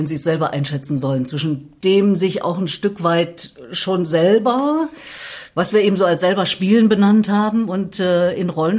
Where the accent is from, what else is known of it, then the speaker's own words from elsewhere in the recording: Erfurt, Thuringia, Germany; Ich komme aus Erfurt.